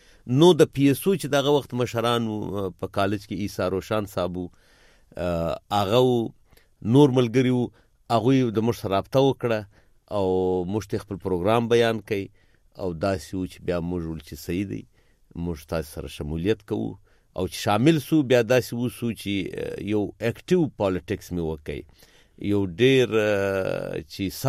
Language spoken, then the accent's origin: Pashto; Quetta, Balochistan, Pakistan; زه په کوټه کې زیږیدلی یم او سکول می دلته په کوټه ښار کې، پرایمری بیا میډل بیا د کوټه ښار په منځ کې سنډی من های سکول دی